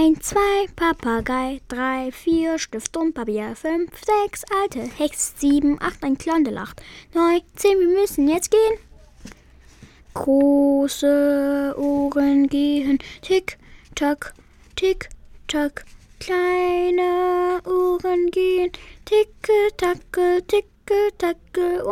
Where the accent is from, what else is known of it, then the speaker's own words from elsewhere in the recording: Afghanistan; German is a second language; Ich komme aus Afghanistan.